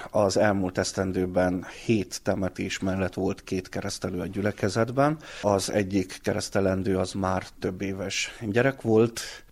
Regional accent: Cocoș, Covasna, Romania; Háromszékiként, kökösiként tudtam a faluról, a létezéséről.

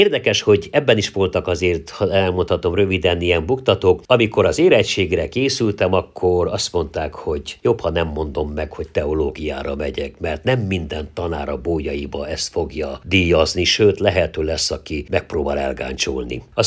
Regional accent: Póka, Hungary; azt az otthont, amiben felnőttem és gyermekkorom szép világa volt Pókában

